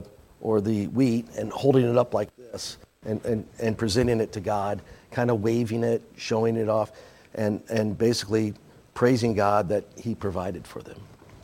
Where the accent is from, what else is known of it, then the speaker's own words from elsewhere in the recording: Iowa, United States; I grew up in Iowa and I thought that was a farm state.